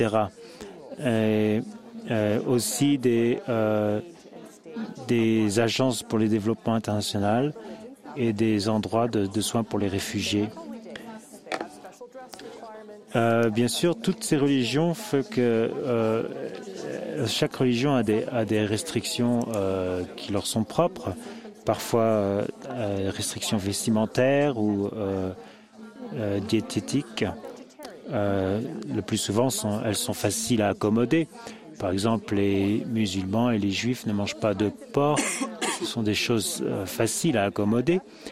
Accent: Ontario, Canada; Je suis de l'Ontario, qui est la capitale du Canada.

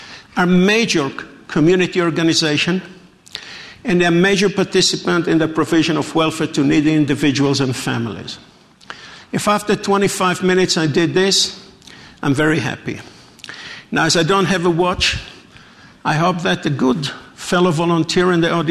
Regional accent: Israel; English is a second language; now in United States; I'm originally not from the United States. I'm originally from Israel.

